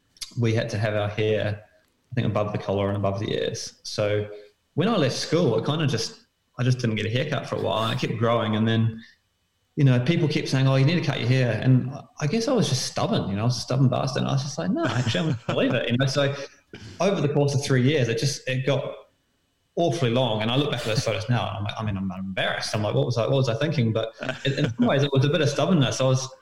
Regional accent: New Zealand; But being a New Zealander, like, I'll never forget being at school and having the option to learn another language

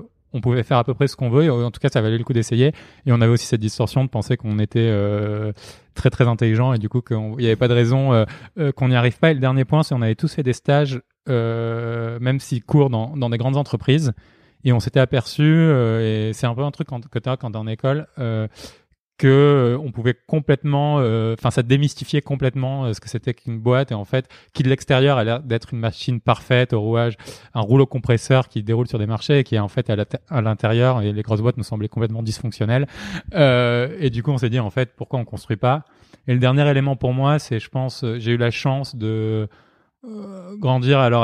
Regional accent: Marseille, Provence-Alpes-Côte d'Azur, France; On est tous de Marseille. On a grandi dans des familles, soit qui ont vécu des chocs. Moi, je viens d'une famille arménienne

